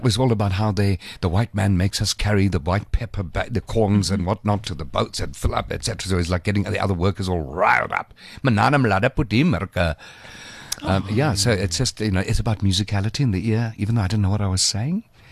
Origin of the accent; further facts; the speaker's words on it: Eastern Cape, South Africa; I grew up in the Eastern Cape.